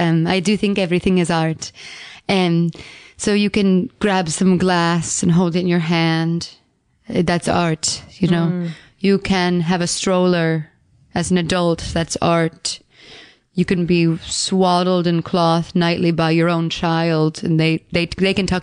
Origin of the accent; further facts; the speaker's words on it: New Jersey, United States; now in Connecticut, United States; No, I'm, as you know, born and raised in New Jersey, and I've never left except to go to Connecticut, where I live now.